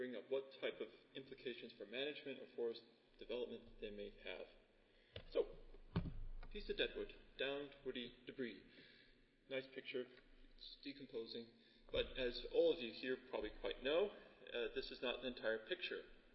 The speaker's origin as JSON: {"language": "English", "region": "California", "country": "United States", "tie": "born or raised there", "lives_now": "Freiburg, Germany", "said": "I work at the University of Freiburg in southwest Germany. You may not notice a German accent in my speech. That's because I'm born and raised in California"}